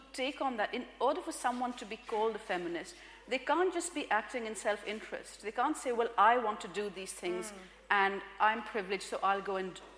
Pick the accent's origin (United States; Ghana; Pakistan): Pakistan; Karachi, Sindh; When I was growing up in Karachi